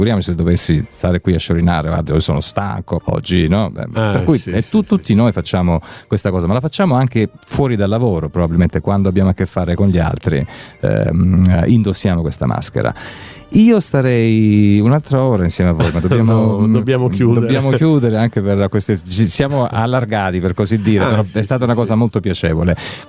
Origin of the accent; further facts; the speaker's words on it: Mesagne, Apulia, Italy; siamo di Mesagna, ma sono francavillese d'adozione, io ormai è da un sacco di tempo che ci lavoro qua